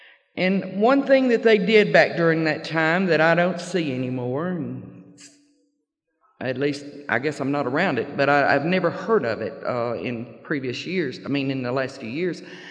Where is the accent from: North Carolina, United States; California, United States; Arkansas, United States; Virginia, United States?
Arkansas, United States; I'm a country girl born and raised in Arkansas, southeast Arkansas, where they raise rice, soybeans, cotton, and mosquitoes as big as helicopters.